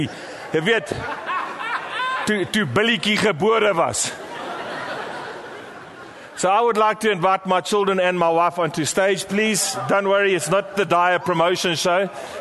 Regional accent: Durban, KwaZulu-Natal, South Africa; I said, no, I'm from Durban.

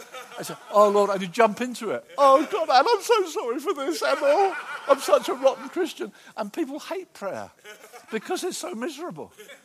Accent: Brighton, South East England, United Kingdom; He walked up and down on Brighton Beach, my hometown, Brighton.

